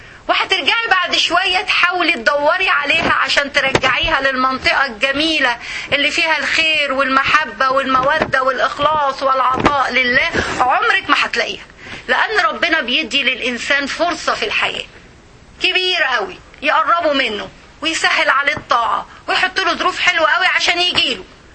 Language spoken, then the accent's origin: Arabic; Egypt; now in United States; احنا مصريين وانتو سوريين وانتو فلسطينيين